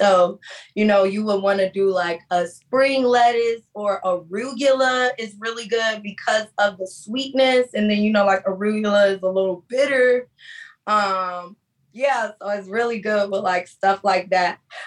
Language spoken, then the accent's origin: English; Miami, Florida, United States; Like, I'm from Miami. Like, they gave me love.